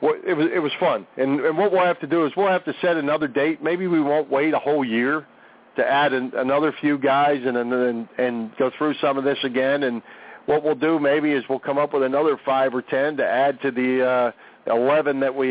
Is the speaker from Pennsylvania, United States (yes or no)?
yes; Collingdale, Pennsylvania, United States; Back in my hometown of Collingdale, Pennsylvania, at the Collingdale Swim Club, where we used to all hang out